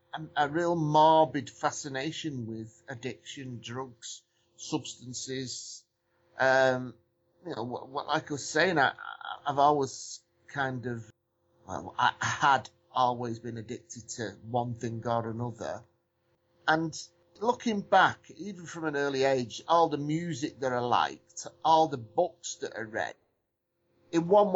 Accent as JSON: {"language": "English", "town": "Warrington", "region": "North West England", "country": "United Kingdom", "tie": "born or raised there", "said": "Yeah, I come from a council estate in my hometown, Warrington. I grew up really, really poor, to be honest."}